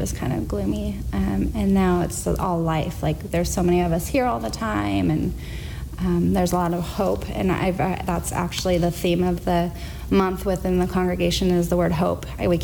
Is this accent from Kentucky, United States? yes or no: no; Kelso, Washington, United States; I was born and raised in Kelso. I was actually raised atheist, believe it or not.